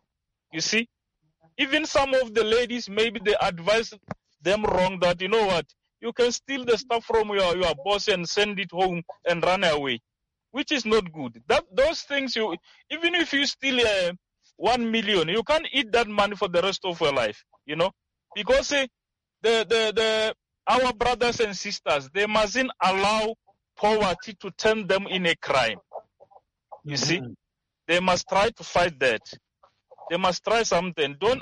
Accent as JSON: {"language": "English", "region": "Limpopo", "country": "South Africa", "said": "Look for like for my side, me, I'm from Limpopo. So Limpopo is very rare to see something like this."}